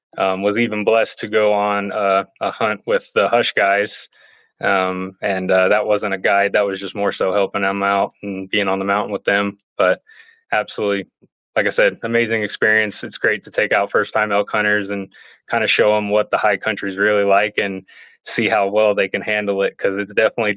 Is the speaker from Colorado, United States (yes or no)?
yes; Colorado, United States; So, I mean, born and raised in Colorado. I actually grew up outside of Denver.